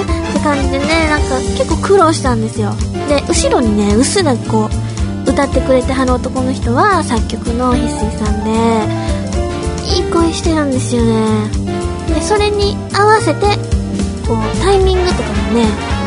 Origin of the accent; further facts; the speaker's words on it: Osaka, Japan; now in Tokyo, Japan; 大阪にいたらあんまわかんないっていうかさ、みんな大阪人だから、そんなツッコミないんですよ。でも東京に来たら、絶対に、大阪人ですかってね、言われるの。